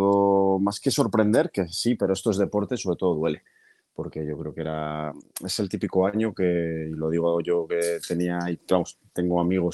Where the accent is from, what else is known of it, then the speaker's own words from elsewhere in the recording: Valladolid, Castile and León, Spain; viviéndola desde fuera como aficionado y como vallisoletano